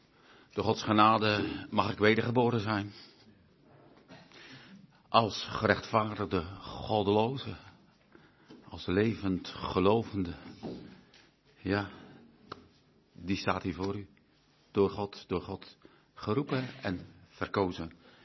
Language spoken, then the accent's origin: Dutch; Urk, Flevoland, Netherlands; born there; ik ben geboren op Urk